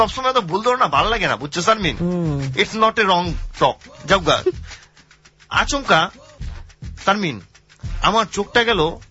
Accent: Dhaka, Dhaka Division, Bangladesh; আমি পুরান ঢাকার পোলা

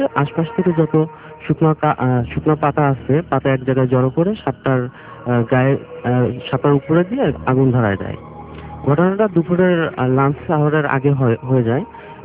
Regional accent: Jessore, Khulna Division, Bangladesh; আমার গ্রামের বাসা যশোর

